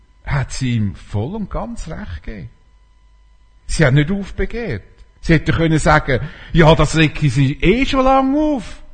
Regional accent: Switzerland; Als Schweizer sind wir so auf Konsens trimmt.

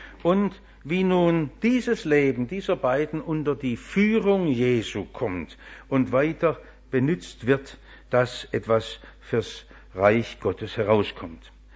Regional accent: Baden-Württemberg, Germany; Das ist mir noch als Schwabe hängen geblieben.

